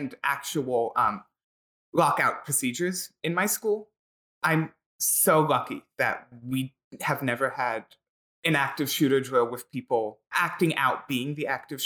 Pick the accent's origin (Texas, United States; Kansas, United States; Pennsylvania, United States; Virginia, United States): Pennsylvania, United States; Philadelphia; Yeah, I grew up and live in Philadelphia in like a neighborhood on the verge of gun violence.